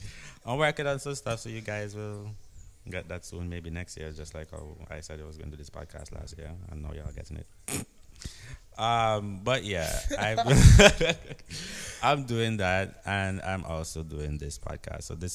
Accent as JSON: {"language": "English", "country": "Antigua & Barbuda", "said": "I'm from Antigua, you know, I'm from around."}